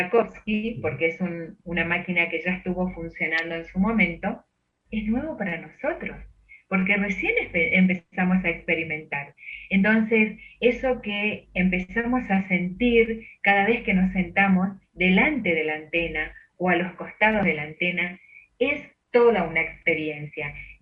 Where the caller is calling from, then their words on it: Carmen de Areco, Buenos Aires Province, Argentina; desde Carmen de Areco.